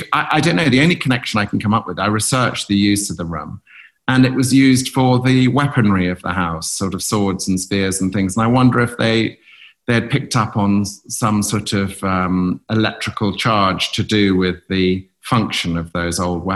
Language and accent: English; East of England, United Kingdom; We grew up in North Norfolk, 100 miles to the east